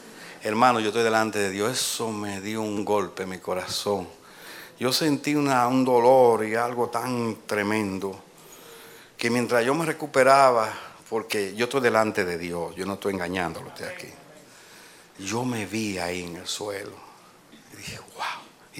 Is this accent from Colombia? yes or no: no; Dominican Republic; Y entonces ahí en mi país hay un servicio que se llama Motoconcho.